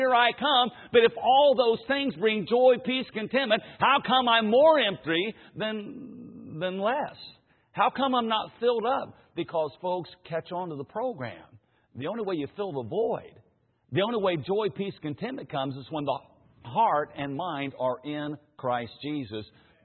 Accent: Indiana, United States; Now, I grew up in Indiana. I'm a Hoosier, okay?

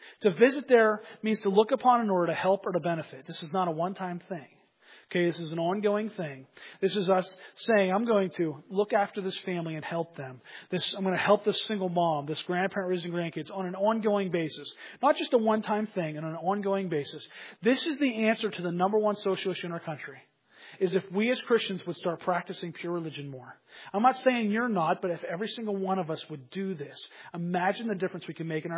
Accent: Pennsylvania, United States; When I grew up in Pennsylvania, we called it pop, and then I moved to Florida, they call it soda.

